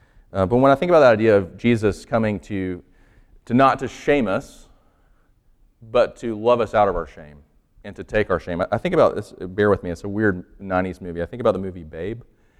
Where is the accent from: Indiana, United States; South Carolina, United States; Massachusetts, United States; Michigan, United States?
South Carolina, United States; Sumter; growing up in the South, and I grew up in Sumter, South Carolina